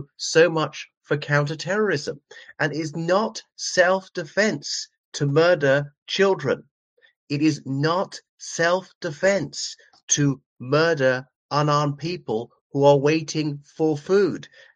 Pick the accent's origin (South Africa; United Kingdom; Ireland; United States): Ireland; everybody. … from Ireland.